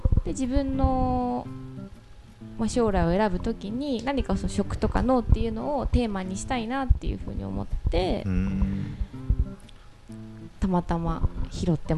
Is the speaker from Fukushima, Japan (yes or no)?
yes; Tanagura, Fukushima, Japan; born there; 生まれは福島県の棚倉町っていう栃木の那須高原の裏手ですね。